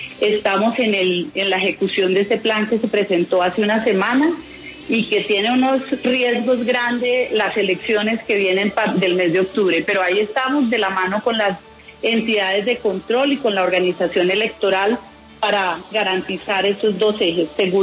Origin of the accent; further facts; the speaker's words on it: Girardot, Cundinamarca, Colombia; Precisamente porque se trata de mi tierra y, en segundo lugar, porque me tocaría adentrarme en la política menuda de Girardot, que conozco muy bien